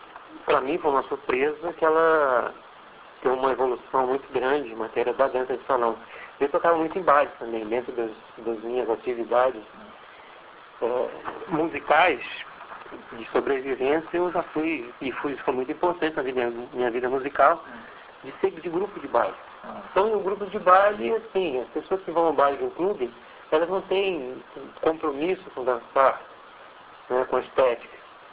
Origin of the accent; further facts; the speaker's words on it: Campinas, São Paulo, Brazil; moved away as an adult; now in Rio de Janeiro, Brazil; Sou de Campinas. Natural de Campinas, vim para... No meu primeiro disco, eu mudei para São Paulo, em 82. Aí voltei a Campinas e em 86 eu entrei definitivamente para cá